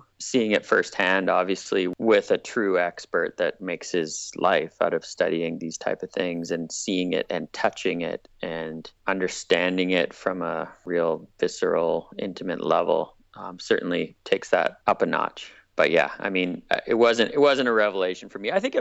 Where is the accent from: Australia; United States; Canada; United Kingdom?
Canada; Campbell River, British Columbia; And so I grew up mostly on Vancouver Island, never discovered skiing until it was a grade 5 school trip.